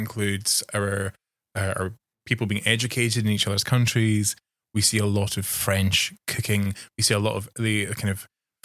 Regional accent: Paisley, Scotland, United Kingdom; Growing up in Paisley, I had not really thought of Paisley as being a centre for food innovation

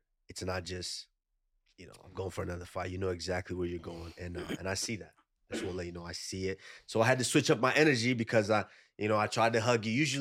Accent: Nigeria

